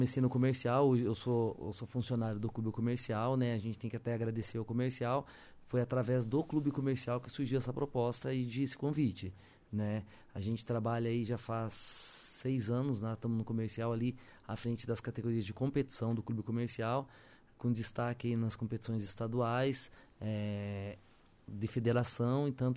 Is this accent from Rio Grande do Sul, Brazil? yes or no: no; Braganey, Paraná, Brazil; Isso, eu sou de Braganey, né?